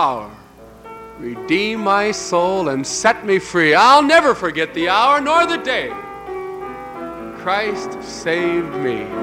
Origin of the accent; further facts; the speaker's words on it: California, United States; also born or lived in Kentucky; Well, I was born in Kentucky, so I'm a hillbilly, though raised in California.